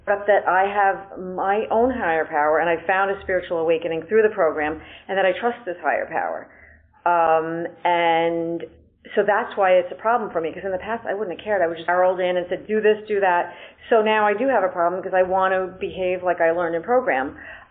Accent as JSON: {"language": "English", "region": "New York", "country": "United States", "said": "from New York."}